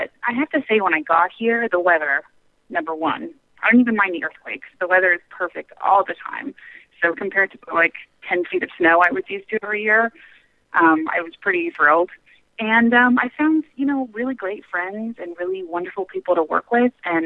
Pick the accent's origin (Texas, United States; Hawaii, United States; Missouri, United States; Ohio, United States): Texas, United States; McAllen; also born or lived in New York / Los Angeles; I grew up in a small town in Texas named McAllen, which was a lovely, wonderful place to gr